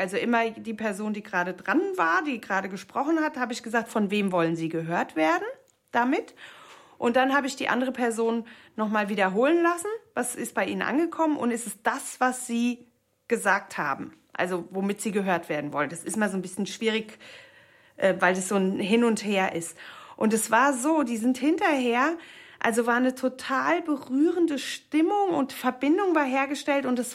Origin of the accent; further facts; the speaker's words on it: Darmstadt, Hesse, Germany; Also allein Darmstadt, ich komme ja aus Darmstadt, das ist wie eine Hochburg.